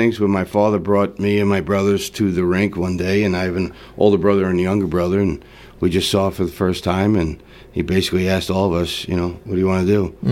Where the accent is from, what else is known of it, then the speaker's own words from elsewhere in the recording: Long Island, New York, United States; I am from Long Island, New York.